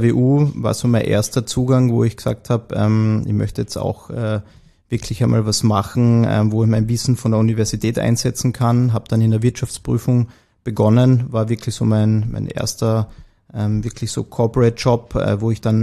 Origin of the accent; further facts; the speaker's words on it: Carinthia, Austria; also born or lived in Vienna; wie man es ja an meiner Stimme hört, bin ich in Kärnten aufgewachsen, geboren, dort zur Schule gegangen und meine erste Station, also universitäre Station, war dann in Wien